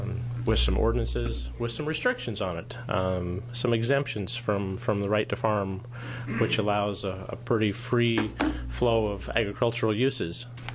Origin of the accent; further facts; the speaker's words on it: Oregon, United States; I'm from Deschutes County, here representing Deschutes County Farm Bureau